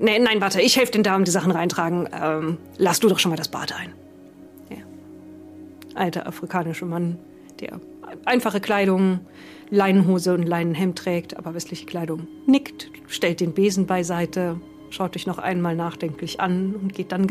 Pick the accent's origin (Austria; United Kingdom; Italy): United Kingdom; Ich bin Brite.